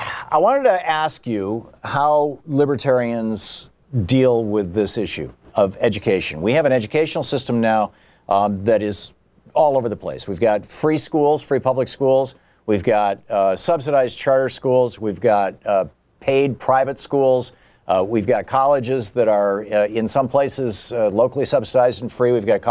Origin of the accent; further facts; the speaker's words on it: United States; My position as an American, not as a libertarian, would be that we should invest in our children.